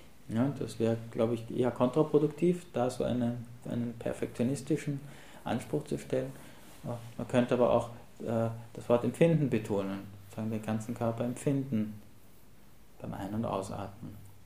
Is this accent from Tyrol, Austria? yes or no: no; Vienna, Austria; ich komme aus Wien, wisst ihr schon